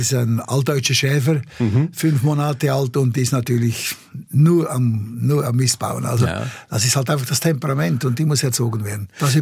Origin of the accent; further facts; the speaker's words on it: Switzerland; Bei uns in der Schweiz heißt das Speuzknebel.